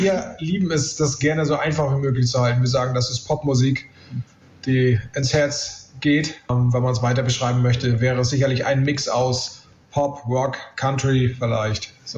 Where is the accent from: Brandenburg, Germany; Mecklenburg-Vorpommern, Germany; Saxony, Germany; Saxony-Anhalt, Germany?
Mecklenburg-Vorpommern, Germany; Kühlungsborn; Wir kommen ja aus Kühlungsborn